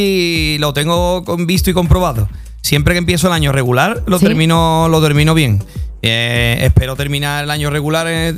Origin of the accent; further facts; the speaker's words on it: Cádiz, Andalusia, Spain; Me suena mucho porque yo como gaditano, estar en una comparsa